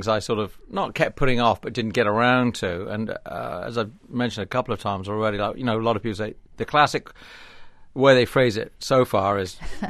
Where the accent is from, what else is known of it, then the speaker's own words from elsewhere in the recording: Bournemouth, South West England, United Kingdom; This actually in a town called Bournemouth in southwest England. It's a seaside resort